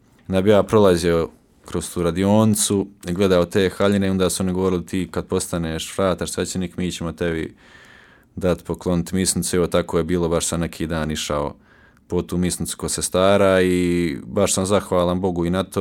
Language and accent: Croatian; Široki Brijeg, West Herzegovina Canton, Bosnia & Herzegovina; ja sam sa Širokog Brijega, kao što smo već rekli, selo Mokro, peto i najmlađe dijete u obitelji … Ive, rođene Zorić, i odgajan sam tako uvjeri u katoličkom duhu